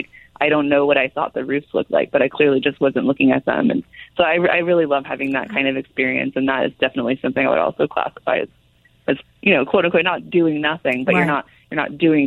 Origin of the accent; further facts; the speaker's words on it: California, United States; I should add that I'm basically from Silicon Valley